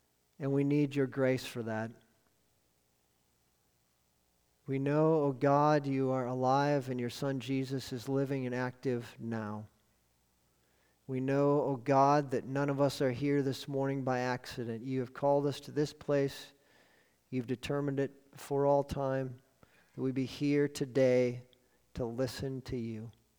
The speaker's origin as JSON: {"language": "English", "region": "Wisconsin", "country": "United States", "said": "And I was from Wisconsin, and so Florida, especially in the end of winter time, looked very inviting, and I was excited."}